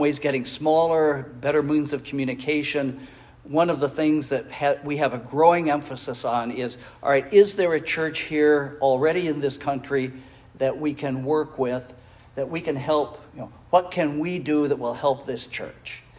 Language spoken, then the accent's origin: English; Eritrea; born there; I'm actually Afro-American, in case you didn't notice. I was born in Eritrea, East Africa. My parents were missionaries there.